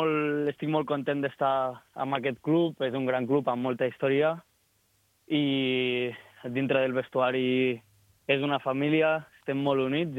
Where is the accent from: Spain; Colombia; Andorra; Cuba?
Andorra; és un avantatge que tenim els que som d'Andorra, molt orgullós de poder representar el meu país amb aquestes competicions